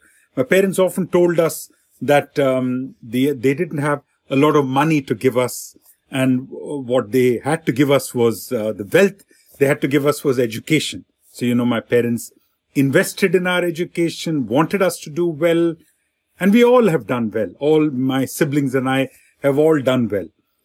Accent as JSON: {"language": "English", "country": "India", "tie": "born or raised there", "said": "growing up in India, it's not a very, at that time, you know, in the 60s, my parents never hugged"}